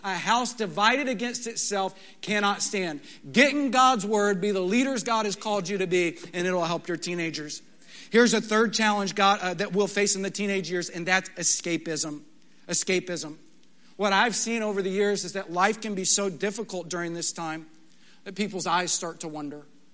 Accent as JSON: {"language": "English", "region": "Texas", "country": "United States", "tie": "born or raised there", "said": "You know, I grew up in West Texas and they have beautiful sunsets."}